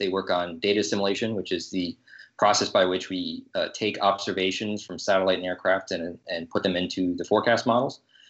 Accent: Delaware, United States; born there; also born or lived in Pennsylvania, United States; Well, I was born in Delaware and lived in Pennsylvania.

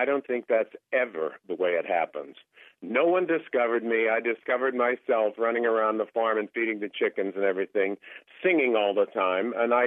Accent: Glen Willard, Pennsylvania, United States; growing up outside of Pittsburgh there in a little town called Glen Willard or around Coriopolis and or Moon Township.

